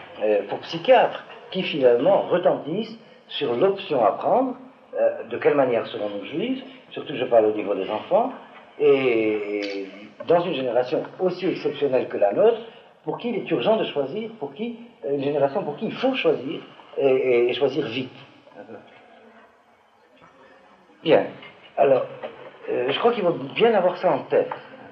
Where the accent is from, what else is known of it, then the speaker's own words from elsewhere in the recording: Algeria; moved away; je suis moi-même un juif originaire des pays d'islam. Pour ne pas vous cacher, je suis originaire d'Algérie